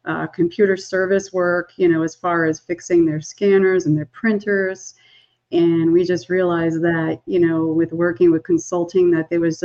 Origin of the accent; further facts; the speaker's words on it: Nesconset, New York, United States; We're from Long Island, part of Nesconset by the Smith Haven Mall. And we love it out here.